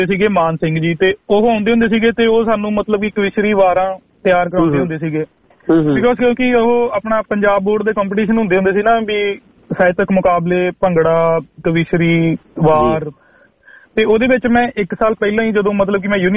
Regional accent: Sahibdipur, Punjab, India; ਮੈਂ ਪੰਜਾਬ ਤੋਂ ਜੀ ਸਹਿਬਦੀਪੁਰ ਮੇਰਾ ਪਿੰਡ ਆ ਪੰਜਾਬੀ ਯੂਨੀਵਰਸਿਟੀ ਪਟਿਆਲਾ ਦੇ ਨਾਲ

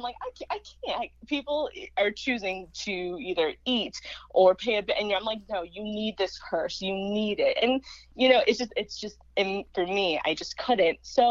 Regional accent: Palos Verdes Estates, California, United States; But yeah, I was born and raised in Palos Verdes Estates, which is a beach suburb in LA.

